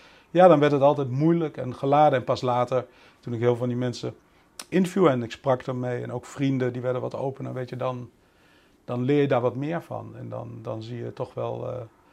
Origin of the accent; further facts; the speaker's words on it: Netherlands; Ik ben een geboren moerasbewoner. Ik kom uit Nederland en … weet je. Ik kom hier echt uit het moeras.